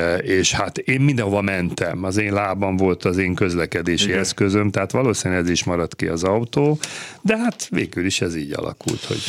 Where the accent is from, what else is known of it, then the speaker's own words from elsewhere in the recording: Budapest, Hungary; egyszem gyerekként nevelkedtem Budafokon, mondom, a bicikli volt a mindenem